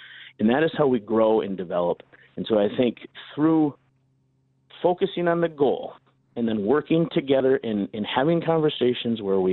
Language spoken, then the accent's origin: English; Eau Claire, Wisconsin, United States; now in Fall Creek, United States; Well, born and raised in Eau Claire. I live in Fall Creek with my wife and our kids now.